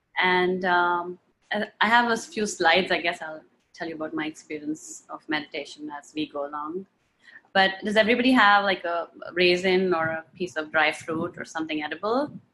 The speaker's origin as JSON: {"language": "English", "town": "New Delhi", "region": "Delhi", "country": "India", "moved": "as an adult", "lives_now": "United States", "said": "I'm originally from India. I'm from New Delhi. My dad was in the military in India, so we kept moving around from north to south everywhere. And when I was 20, I moved to US."}